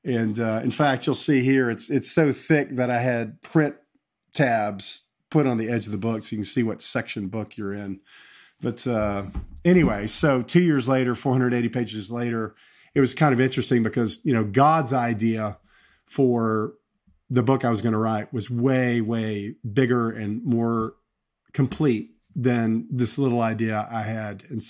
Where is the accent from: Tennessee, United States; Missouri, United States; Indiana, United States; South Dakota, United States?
Tennessee, United States; I grew up down here in the South, grew up in Tennessee, and just had a normal kind of middle class, you know, upbringing.